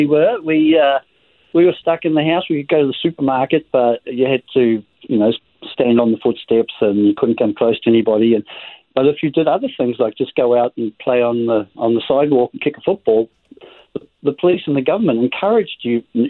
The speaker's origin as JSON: {"language": "English", "country": "New Zealand", "lives_now": "United States", "said": "where are you from? I'm from New Zealand. Why did you come here? And I just have to bite my lip and say, oh, because my wife's from here."}